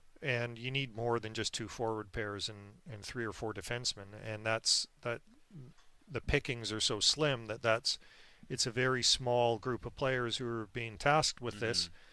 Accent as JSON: {"language": "English", "region": "Scotland", "country": "United Kingdom", "said": "I'm Scottish, though."}